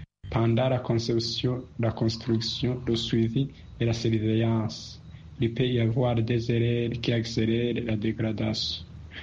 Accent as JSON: {"language": "French", "country": "Burundi", "said": "Chez nous au Burundi, c'est vraiment compliqué."}